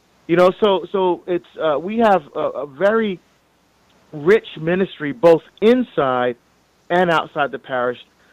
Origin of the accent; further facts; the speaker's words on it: New Jersey, United States; because I grew up in New Jersey, but the parish I'm here in Oregon, never had a deacon before.